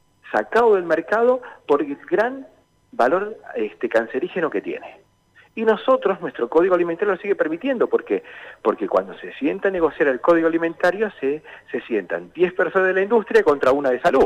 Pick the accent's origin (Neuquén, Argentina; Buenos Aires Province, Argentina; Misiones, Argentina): Buenos Aires Province, Argentina; Pergamino; born there; yo nací en Pergamino, provincia de Buenos Aires.